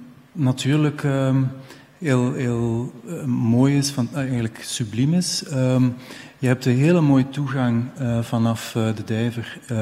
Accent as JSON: {"language": "Dutch", "town": "Bruges", "region": "Flanders", "country": "Belgium", "said": "Ik ben zelf Bruggeling en ik heb het ook altijd zo gevoeld."}